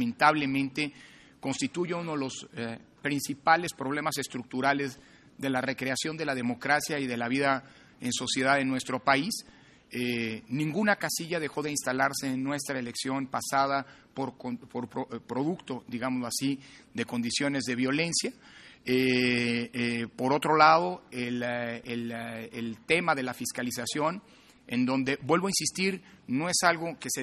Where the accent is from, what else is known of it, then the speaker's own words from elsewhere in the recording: Mexico; no solamente como titular de este órgano, sino como mexicano